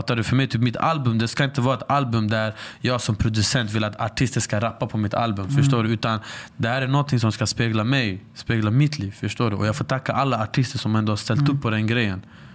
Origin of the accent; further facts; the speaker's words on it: Stockholm, Stockholm County, Sweden; just området jag är från, Rinkeby, mina vänner, ta typ min närmaste vän.